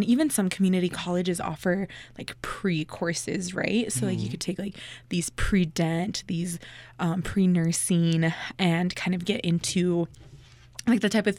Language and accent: English; Lovelock, Nevada, United States; also born or lived in Reno, United States; I was born in Reno, and I graduated in Pershing County High School in Lovelock, Nevada.